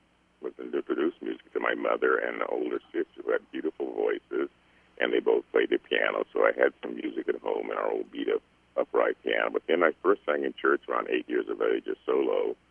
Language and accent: English; Iowa, United States; born there; my roots are in Iowa. I was born in Iowa